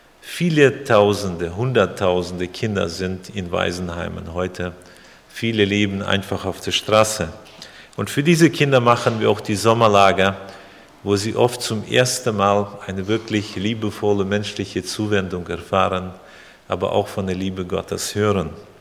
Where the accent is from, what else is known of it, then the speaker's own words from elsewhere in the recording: Kazakhstan; now in Germany; Damals, als ich bin in Kasachstan groß geworden und 1977 sind wir nach Deutschland gekommen